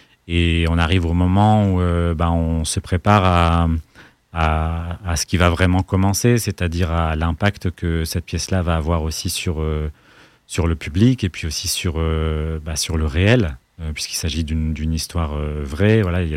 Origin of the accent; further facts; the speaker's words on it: Lille, Hauts-de-France, France; moi je suis né à Lille, hein, je vis à Lille depuis toujours